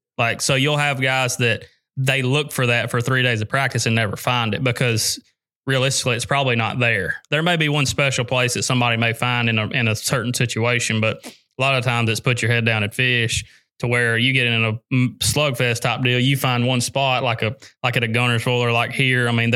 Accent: United States; But I grew up on the Coosa River where you grind a little bit, you know, it's a pattern place.

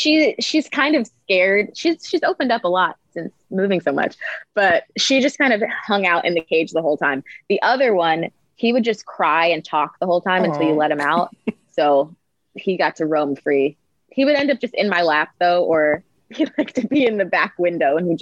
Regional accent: Maryland, United States; because I went home to Maryland. I'm from Maryland. So I went home first, and then I drove across the country with my best friend in September

